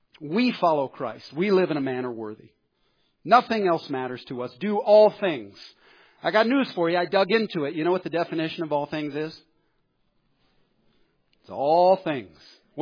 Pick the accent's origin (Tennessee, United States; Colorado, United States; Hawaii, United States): Colorado, United States; We're all from Colorado.